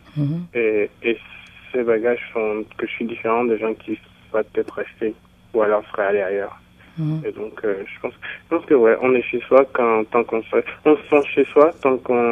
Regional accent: Benin; Ils m'ont dit, non, toi, tu n'es pas béninois. Puis je leur ai dit, ah, si, okay.

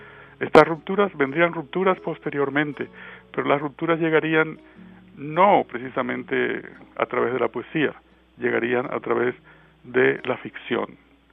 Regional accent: Caribbean coast, Colombia; moved away as an adult; also born or lived in Tunja; siendo costeño, siendo del Caribe, el interior del país estaba un poco alejado para nosotros. Y empecé a conocerlo al llegar a Tunja, en Boyacá, donde hice los estudios universitarios.

